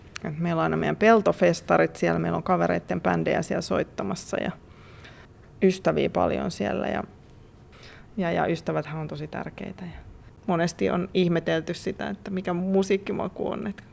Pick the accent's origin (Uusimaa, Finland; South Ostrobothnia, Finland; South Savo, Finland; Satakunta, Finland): Uusimaa, Finland; Espoo; oot Espoosta? Mä oon kotoisin, joo.